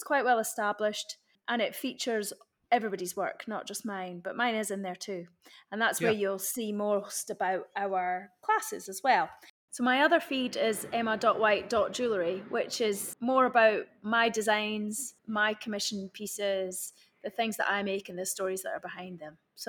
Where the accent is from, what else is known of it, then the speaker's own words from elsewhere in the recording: Scotland, United Kingdom; accent: Scottish; listened to me wittering on in my Scottish accent about all sorts of rubbish.